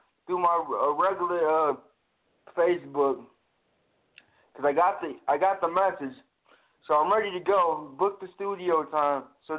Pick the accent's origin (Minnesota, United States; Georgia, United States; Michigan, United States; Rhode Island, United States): Michigan, United States; Detroit; I'm from Detroit, you know, so originally, like, 8 Mile came out.